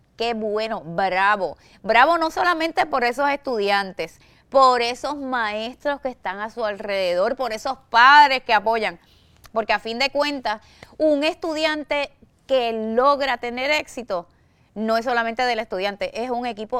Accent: Puerto Rico; así somos los boricuas, para poquito no nos ponemos

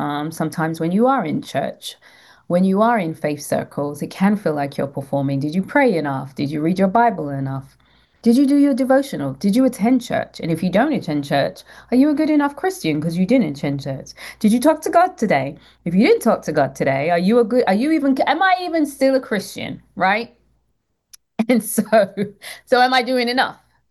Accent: London, United Kingdom; moved away as an adult; now in Atlanta, United States; So I'm from London, born and raised in London. I came to Atlanta as an adult, was only meant to be here for 3 years, and I've been here 19.

